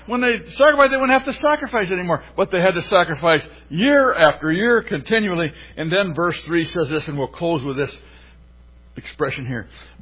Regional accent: Midwest, United States; I'm from the Midwest, land of the smooth forehead. We aren't too emotional.

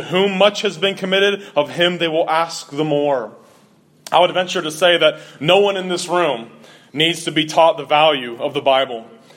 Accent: Ohio, United States; Growing up in Ohio and having to learn to defend the truth from Roman Catholic zealots

